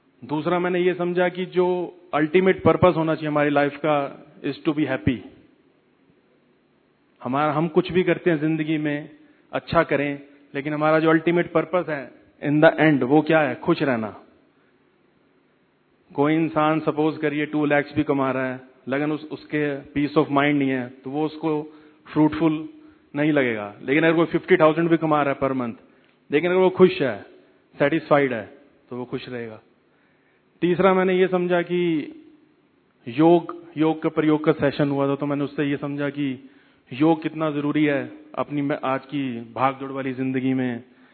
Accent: Panipat, Haryana, India; मैं पानीपत हरियाणा से आया हूँ।

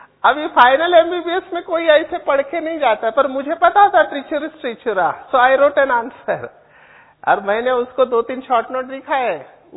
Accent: Mumbai, Maharashtra, India; I am born brought up in slum area of Mumbai, मैं झोपड़पट्टी में बड़ा हुआ, चाल कहते हैं, चाल झोपड़पट्टी। माँ बाप को अंग्रेजी नहीं आती है और मुझे भी नहीं आती है।

